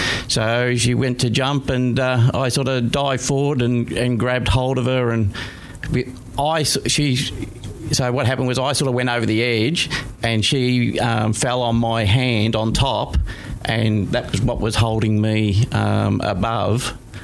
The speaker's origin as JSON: {"language": "English", "region": "Victoria", "country": "Australia", "tie": "born or raised there", "said": "I came from the Masson Ranges, nice country area, as I was saying, and I came back to working in town here"}